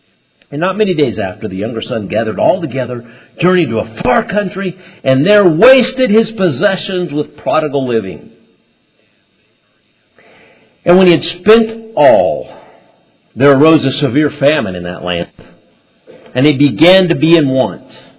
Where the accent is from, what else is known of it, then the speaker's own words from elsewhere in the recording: Honduras; So I grew up in Honduras, and I love soccer. I grew up playing soccer.